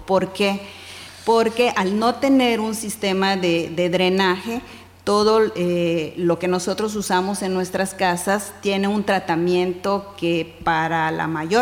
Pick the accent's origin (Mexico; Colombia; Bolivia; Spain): Mexico; Yucatán; como yucatecos sabemos que donde hacemos un agujero vamos a encontrar agua.